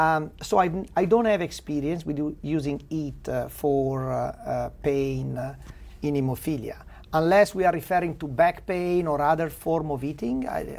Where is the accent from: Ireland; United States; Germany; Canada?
Canada; Now, maybe I'm Canadian and we live closer to the pole.